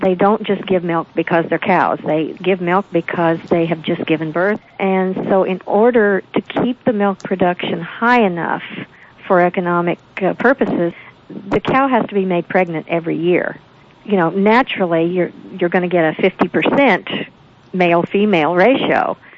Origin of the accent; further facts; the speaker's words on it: Oklahoma, United States; I'm an Okie originally. I'm from Oklahoma. Cattle country, and I grew up eating meat like most of my friends did